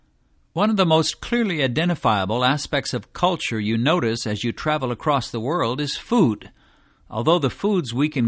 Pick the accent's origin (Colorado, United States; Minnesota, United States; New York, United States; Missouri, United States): Missouri, United States; What a far cry from my own experiences growing up in Missouri, eating hamburgers and pizza, playing baseball, and watching Popeye and Mighty Mouse on television as a child